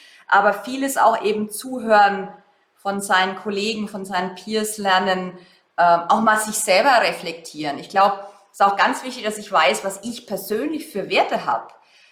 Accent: Germany; da tun wir uns als Deutsche übrigens auch schwer

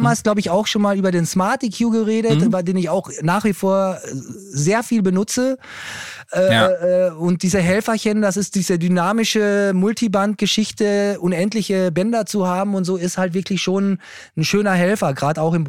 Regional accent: Austria; Ich bin ja Niki Lauda-Fan als Österreicher.

